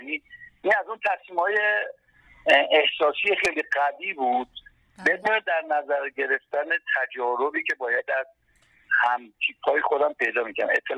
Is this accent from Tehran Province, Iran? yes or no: yes; Tehran, Tehran Province, Iran; من به عنوان یک کسی که تو تهران به دنیا اومدم بزرگ شدم